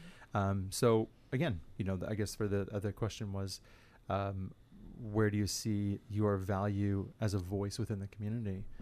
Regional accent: Midwest, United States; And I come from the Midwest Bible Belt. I couldn't explore any of that.

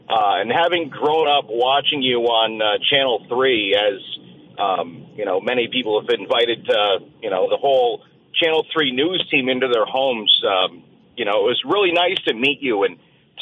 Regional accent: New York, United States; Now, though I'm born and raised in New York, my family's roots are in Addison County, Vermont.

